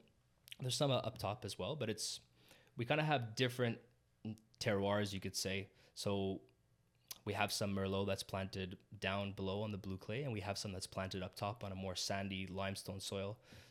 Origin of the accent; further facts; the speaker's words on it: Pierrefonds, Quebec, Canada; like I grew up in the West Island. I grew up in Pierrefonds, and I had no clue, like most people, I think, that there was a vineyard there.